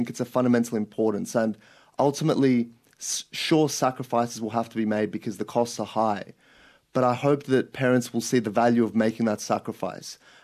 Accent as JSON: {"language": "English", "country": "Australia", "said": "We're as Australian as any Australian in this country."}